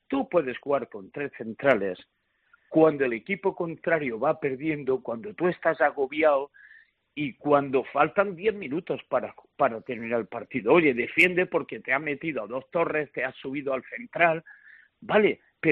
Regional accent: Granada, Andalusia, Spain; quienes quedamos aquí somos los granadinos.

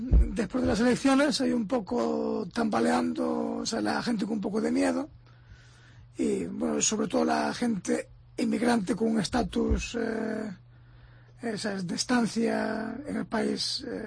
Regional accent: Ourense, Galicia, Spain; que cuenten con un ourensano

